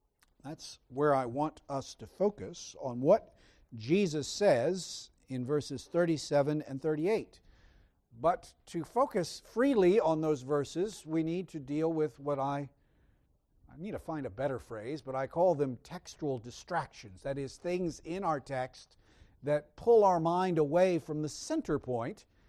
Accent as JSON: {"language": "English", "region": "Georgia", "country": "United States", "tie": "born or raised there", "also_born_or_lived": "Idaho", "said": "Just as I tell people I'm from Georgia, because that's where I was raised mostly, though I was actually born in Idaho, of all places, lived there about 5 weeks."}